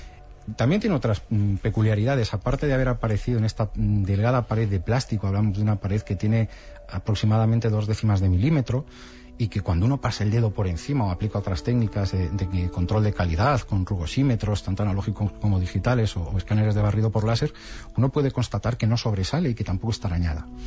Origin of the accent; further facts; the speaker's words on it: Balearic Islands, Spain; born there; also born or lived in Benidorm; En Mallorca, en el barrio del Borne.